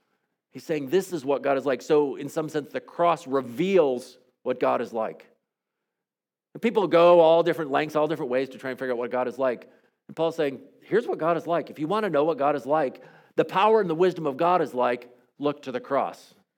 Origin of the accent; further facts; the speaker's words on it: United States; I grew up in the United States.